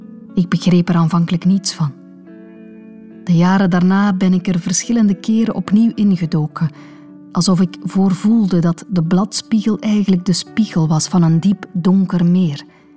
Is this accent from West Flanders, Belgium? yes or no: yes; West Flanders, Belgium; Ik ben zelf West-Vlaming, dus ik mag zoiets zeggen.